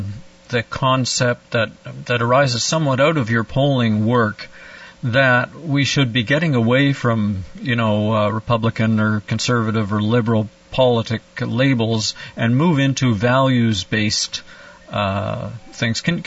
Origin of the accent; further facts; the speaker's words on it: Canada; Well, you know, as a, I'm a Canadian, and I wonder who the audience for this book is.